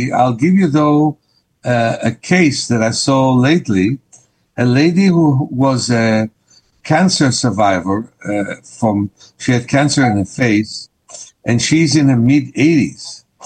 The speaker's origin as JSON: {"language": "English", "country": "Israel", "accent": "Israeli", "second_language": "English", "said": "Thank you for saying it, Marsha, because not everybody understands my Israeli accent."}